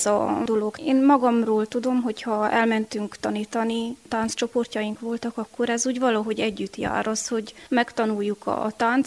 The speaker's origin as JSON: {"language": "Hungarian", "town": "Csíkcsomortán", "region": "Harghita", "country": "Romania", "tie": "born or raised there", "said": "Csíkcsomortán itt születtem. Körbevesz a hagyomány, beleszülettem egy nagy családba, öten vagyunk testvérek"}